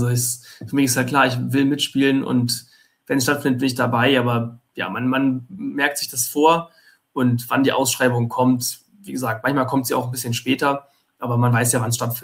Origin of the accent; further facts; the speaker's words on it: Hamburg, Germany; und ich bin ja auch aus Hamburg